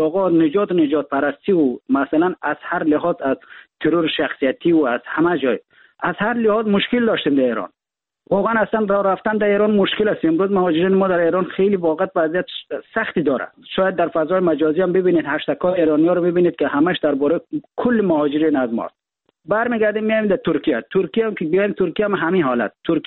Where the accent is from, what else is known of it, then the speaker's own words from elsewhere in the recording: Afghanistan; ما در افغانستان در کشور جنگ زده بزرگ شدیم.